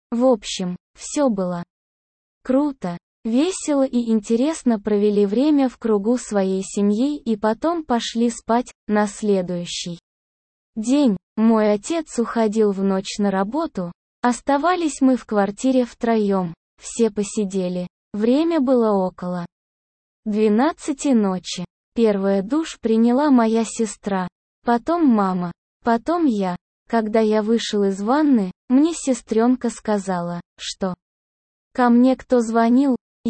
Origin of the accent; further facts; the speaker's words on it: Kyiv, Ukraine; moved away as an adult; now in Russia; а сами мы родом с Украины, с Киева. В общем, мы оба повзрослели и разъехались кто куда хотел. Уехал я в 22 года и живу по сей день.